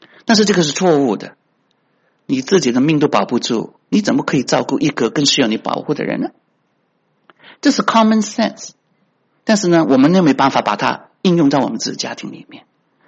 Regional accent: China; 我们中国人呢，都是笑那些传统的女人呢

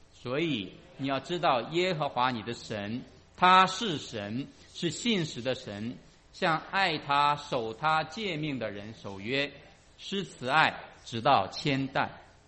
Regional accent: China; 他和我们中国人比起来，我觉得就是可能这人数少得不得了啊。

